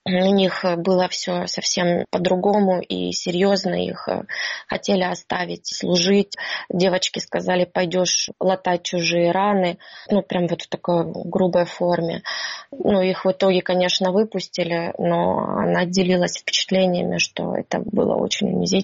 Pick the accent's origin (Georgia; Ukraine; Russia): Ukraine; Mariupol, Donetsk Oblast; moved away as an adult; Мы из города Мариуполя.